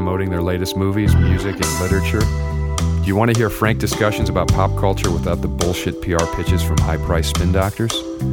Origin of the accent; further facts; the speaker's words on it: Akron, Ohio, United States; I grew up in Akron, so, you know, we had the Cleveland scene coming down